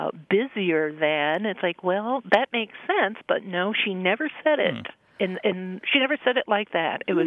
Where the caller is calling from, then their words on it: Chicago, Illinois, United States; I'm calling from Chicago.